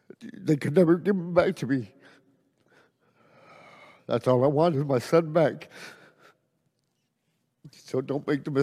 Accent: Edinburg, Texas, United States; I'm from Edinburgh, Texas.

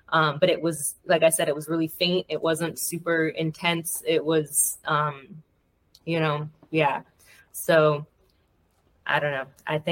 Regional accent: Phoenix, Arizona, United States; also born or lived in Utah; so I'm from Phoenix originally, and was in Utah and, like, mainly on the West Coast before I moved here.

